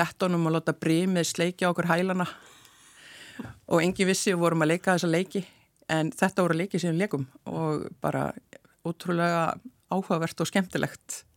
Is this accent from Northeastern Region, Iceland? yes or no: no; Blönduós, Northwestern Region, Iceland; Ég er alin upp á Blönduósi. … og ég er alin upp á Brekkunni